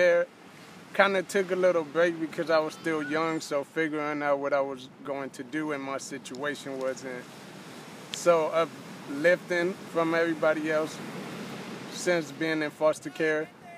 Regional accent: California, United States; My background, so I grew up in California, actually.

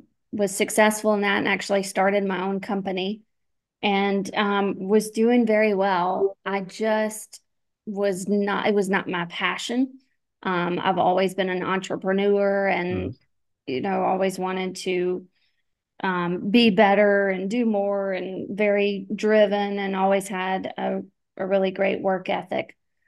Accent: Nashville, Tennessee, United States; I mean, I'm from Nashville.

